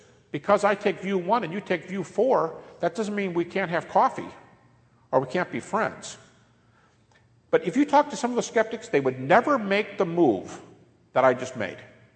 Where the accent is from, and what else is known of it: Detroit, Michigan, United States